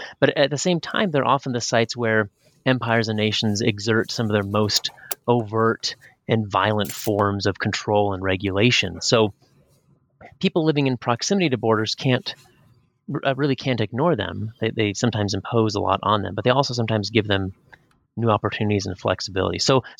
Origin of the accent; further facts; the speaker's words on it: Pacific Northwest, United States; I've lived in the West for most of my life. I was raised up in the Pacific Northwest, up on the Canadian border